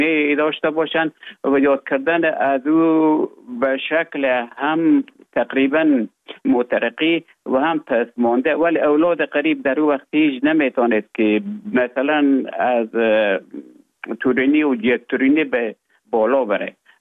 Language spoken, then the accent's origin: Persian; Afghanistan; moved away as an adult; also born or lived in Russia; now in Finland; من در افغانستان بودم. بعد از ای که از افغانستان طالبو آمدن به اوج گذارم و کمک مشکل بود و آمدم به طرف های روسیه و از روسیه آمدم به ایجه بفنلان.